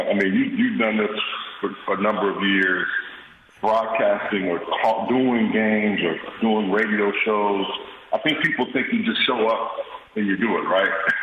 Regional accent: Houston, Texas, United States; because, you know, fortunately growing up in Houston, I had a chance to play with some guys that ended up being pretty good quarterbacks in other places

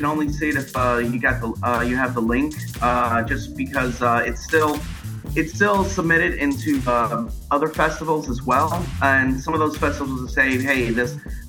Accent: Los Angeles, California, United States; also born or lived in Houston; I grew up in different cities. I didn't really have a hometown, as you call it, but the most consistent places I stayed was between Los Angeles and Houston.

